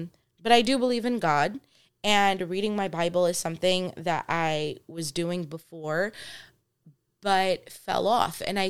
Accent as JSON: {"language": "English", "town": "New York City", "region": "New York", "country": "United States", "said": "people often think that, you know, we're rude because we're just from New York"}